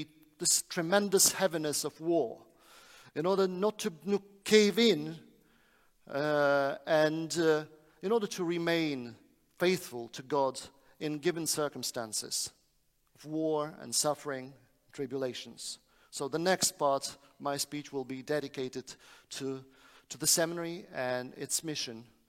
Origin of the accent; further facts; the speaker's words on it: Moldova; I can travel because I'm a Moldavian citizen. I have a Moldavian passport. So when the war began, I brought my family to my hometown in Moldova.